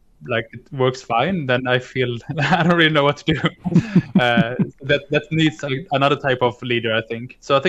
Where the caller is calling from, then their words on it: Jönköping, Jönköping County, Sweden; I'm in Sweden, in a city called Jönköping.